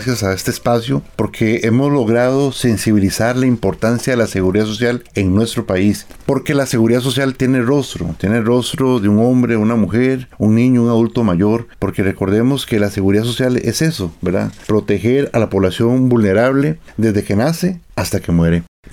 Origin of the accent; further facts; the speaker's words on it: Costa Rica; nosotros como costarricenses perdamos la confianza en la caja